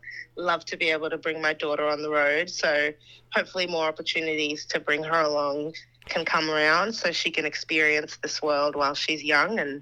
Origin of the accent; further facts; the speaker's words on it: Canberra, Australian Capital Territory, Australia; and Canberra being my hometown, you know, I've always felt the love and I've always felt really supported every time I come back